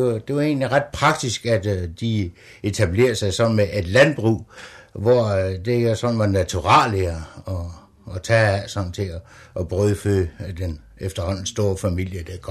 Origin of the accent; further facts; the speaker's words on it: Løvring, Central Denmark Region, Denmark; jeg er født i 1926 i Løvring Sogn ude Viborg Amt, og født op på et husmandssted der, hvor min forældre havde sådan et mindre landbrug.